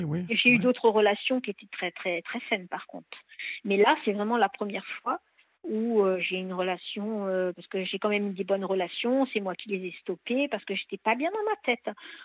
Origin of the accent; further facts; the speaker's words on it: Normandy, France; Moi, je suis normande.